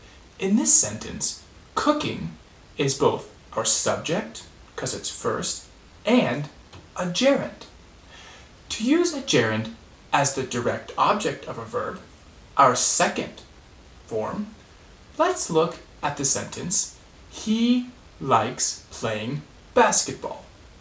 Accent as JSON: {"language": "English", "town": "Denver", "region": "Colorado", "country": "United States", "said": "I am from Denver, Colorado, in the United States."}